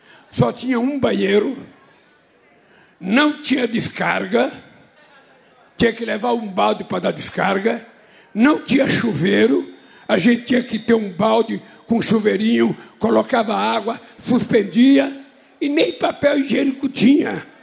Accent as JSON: {"language": "Portuguese", "region": "Pernambuco", "country": "Brazil", "tie": "born or raised there", "moved": "yes", "lives_now": "São Paulo, Brazil", "said": "Quando eu saí de Pernambuco, que eu cheguei em São Paulo, a primeira casa que eu fui morar era um quarto e cozinha no fundo de um bar"}